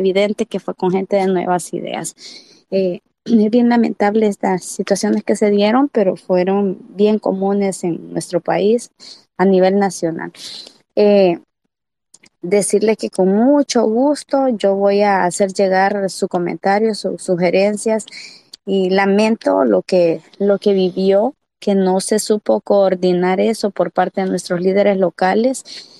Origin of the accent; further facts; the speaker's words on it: La Paz, Bolivia; En el Departamento de La Paz, de donde soy, le puedo dar con mucha certeza y fe de lo que pasó.